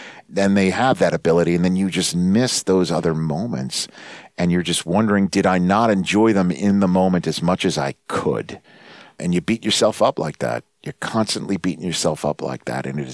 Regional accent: New York, United States; now in Los Angeles, United States; We're two East Coasters. She's from Boston. I'm from New York.

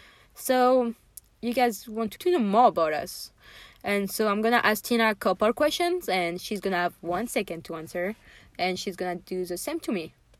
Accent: France; English is a second language; I forgot to tell our listener, but I thought that we knew with my accent. So yeah, I'm from France

